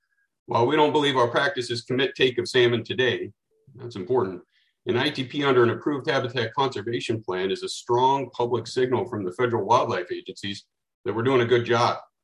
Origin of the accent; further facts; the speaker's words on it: Oregon, United States; I grew up in Eastern Oregon during the 90s, and I witnessed what casual natural resource policy can do to rural communities.